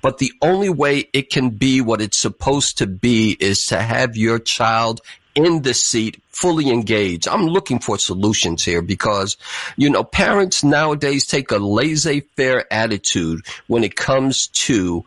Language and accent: English; New York City, New York, United States; now in Chicago, United States; growing up in the Bronx and in the poverty-stricken South Bronx